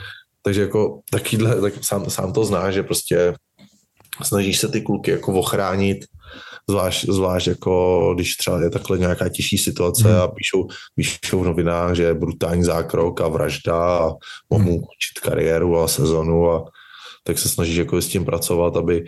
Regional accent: Plzeň, Plzeň Region, Czechia; prostě jsem Plzeňák a nerad utíkám z problémů

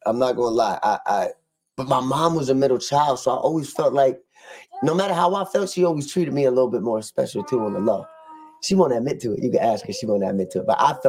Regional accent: New Haven, Connecticut, United States; New Haven. You called it yourself. Born and raised in New Haven, man. All my life. Lived right there on Chatham Street.

